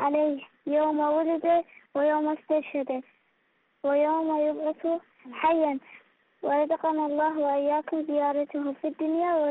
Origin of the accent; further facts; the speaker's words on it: Iraq; من العراق